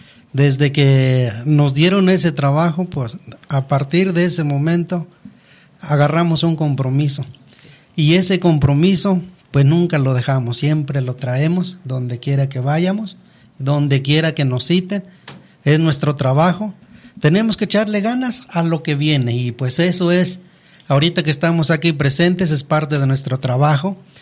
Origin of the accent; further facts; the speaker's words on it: Veracruz, Mexico; first language Nahuatl; Spanish is a second language; vengo del estado de Veracruz, también soy indígena, sí. Hablante de la lengua materna náhuatl.